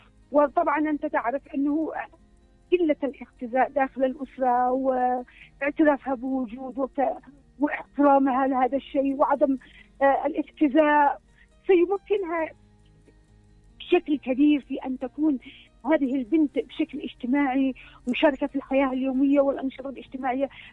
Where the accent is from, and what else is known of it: Yemen